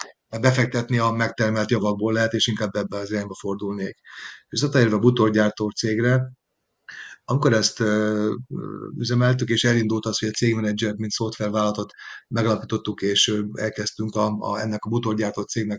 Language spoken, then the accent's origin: Hungarian; Győr, Győr-Moson-Sopron, Hungary; mivel én győri vagyok